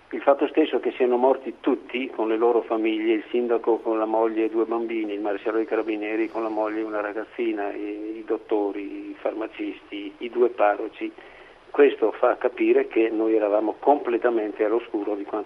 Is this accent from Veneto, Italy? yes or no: yes; Longarone, Veneto, Italy; Longarone e quello che ho visto è stato un trauma che mi rimane per tutta la vita. Non c'era più il mio paese